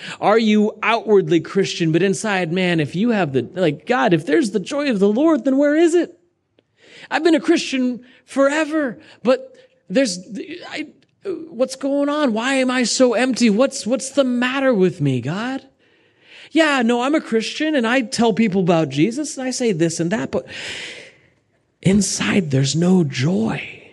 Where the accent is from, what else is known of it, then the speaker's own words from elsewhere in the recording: Xenia, Ohio, United States; Growing up in the Midwest, there's probably a church on every single block.